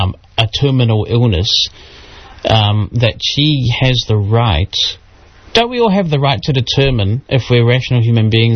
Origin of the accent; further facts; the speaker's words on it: Whanganui, Manawatū-Whanganui, New Zealand; is from my hometown here, Whanganui.